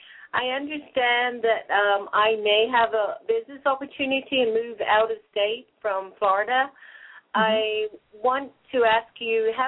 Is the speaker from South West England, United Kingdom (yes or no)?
yes; South West England, United Kingdom; I'm actually originally from Devonshire. I'm from the heart of Devon